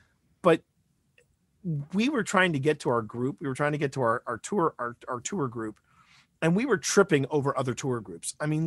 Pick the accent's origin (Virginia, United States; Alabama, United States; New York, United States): Virginia, United States; Richmond; I've never been a big fan of, and this is a kid that was born and raised in Richmond, Virginia.